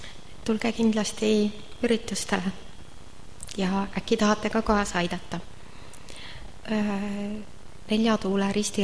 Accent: Saare County, Estonia; now in Tallinn, Estonia; Mina olen sündinud ja kasvanud Saaremaal. Nii et nüüd viimastel aastatel Tallinnas elades

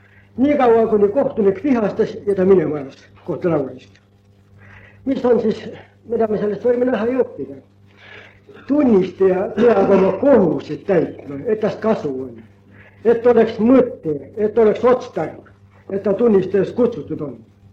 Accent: Saare County, Estonia; Ma räägisin teile ühe kogemuse minu kodukandist. Saaremaal, Lümade vallas, Kuusnime külas

